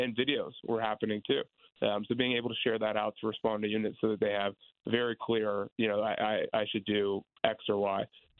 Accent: Concord, Ohio, United States; Right outside of Cleveland. So Chardon, Ohio is where the active shooter event happened. And I grew up in Concord, which was right next to it.

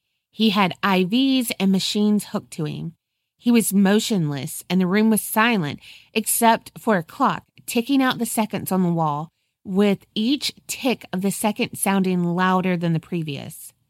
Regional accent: Texas, United States; now in Tennessee, United States; I'm a Texan who's transplanted to Tennessee.

